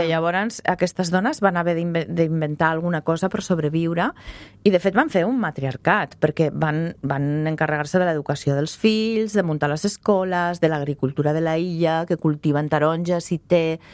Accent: Zaragoza, Aragon, Spain; moved away as an adult; jo vaig venir a Catalunya a estudiar des de Saragossa.

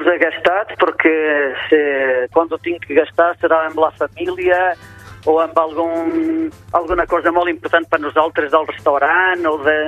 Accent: Portugal; Catalan is a second language; now in Andorra; jo no sóc d'Andorra, sóc una persona que vinc de Portugal, al meu país no hi ha bordes.

